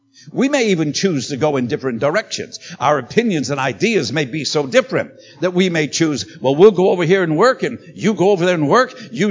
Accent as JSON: {"language": "English", "town": "Endicott", "region": "New York", "country": "United States", "tie": "born or raised there", "said": "When the mafia decided to bring all of their world leaders together, they met in my hometown in Endicott, New York. They came and met in my hometown"}